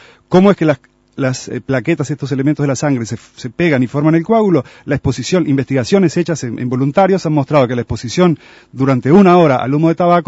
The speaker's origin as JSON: {"language": "Spanish", "country": "Uruguay", "said": "como los uruguayos, algunos somos muy proactivos"}